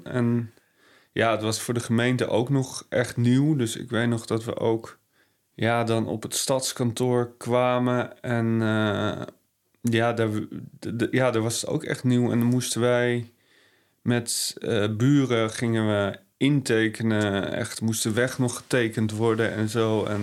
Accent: Hilversum, North Holland, Netherlands; En ik ben zelf opgegroeid in Hilversum. Dus ik had eerlijk gezegd niet echt een hoge pet op van Almere.

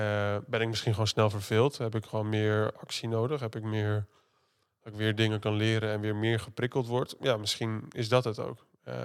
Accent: Zeewolde, Flevoland, Netherlands; ik ben opgegroeid in Zeewolde, klein dorpje in Flevoland. En vanuit daaruit, basisschooltijd daar gehad.

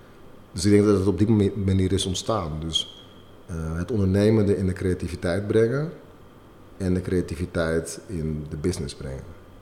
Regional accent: Netherlands; Ik ben grotendeels in Nederland opgegroeid. Niet alleen, maar wel het grootste deel van mijn jeugd was ik in Nederland.

